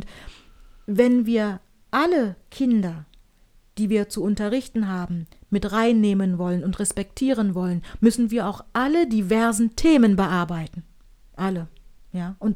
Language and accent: German; Germany; first language German; Ich bin Deutsche, ich möchte nicht jeden Tag hören, ich spreche gut Deutsch, es ist meine Muttersprache.